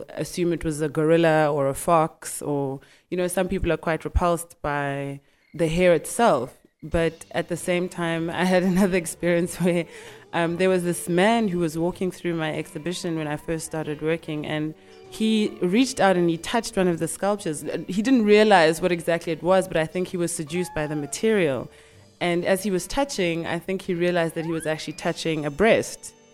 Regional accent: Eswatini; now in Cape Town, South Africa; I am an artist from Swaziland, but I live in Cape Town at the moment.

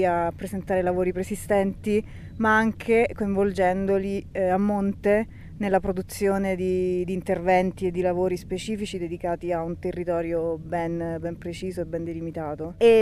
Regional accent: Rome, Lazio, Italy; io invece mi occupo prevalentemente di sound art e musica e sono di Roma.

